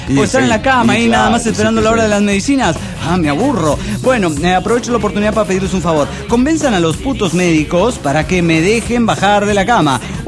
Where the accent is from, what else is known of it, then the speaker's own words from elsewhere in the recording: Alejandra, Santa Fe, Argentina; now in Córdoba, Argentina; No soy cordobés. Soy de Santa Fe, soy de Alejandra. Wey. Hace como 6 o 7 años que estoy aquí trabajando.